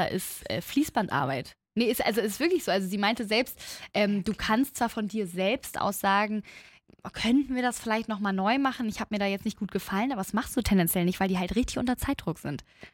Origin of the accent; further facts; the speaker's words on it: Germany; ich bin Deutsche, ich war nie im Ausland